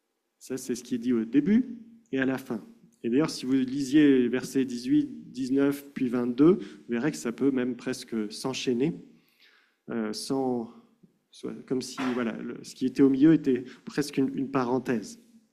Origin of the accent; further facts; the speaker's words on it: France; nous, on est des Français du 21e siècle